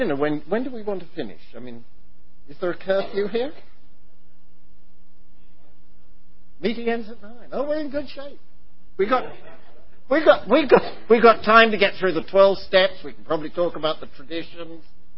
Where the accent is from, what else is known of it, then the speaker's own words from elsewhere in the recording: England, United Kingdom; I was elected the chairman of Public Information and Hospitals and Institutions Committee in my hometown in England when I was 6 weeks sober.